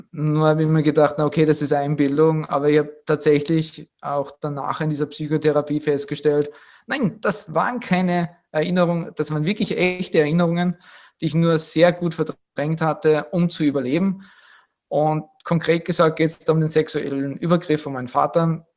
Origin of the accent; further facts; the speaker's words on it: Graz, Styria, Austria; ich komme aus Österreich ursprünglich, bin in der Steiermark, Graz zu Hause. Jetzt auch öfters in Dubai, viel öfters mehr in Dubai mittlerweile.